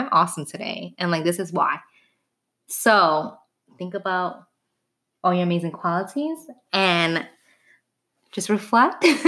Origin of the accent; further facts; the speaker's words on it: New York City, New York, United States; I grew up in the Lower East Side, and that's like the best neighborhood, but also like so chaotic. It was like where all the bars are at.